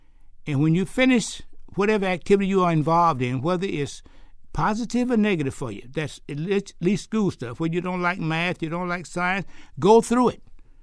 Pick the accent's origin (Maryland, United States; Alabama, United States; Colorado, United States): Alabama, United States; years ago, as a boy growing up in Alabama or anywhere, we didn't really prepare for sports.